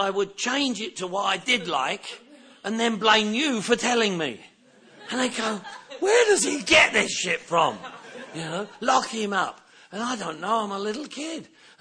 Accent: London, United Kingdom; Lady listening, I'm from Northwest London.

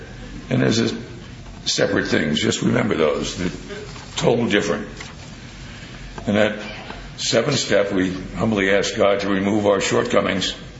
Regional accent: New Jersey, United States; I grew up in New Jersey. We didn't have any crops in.

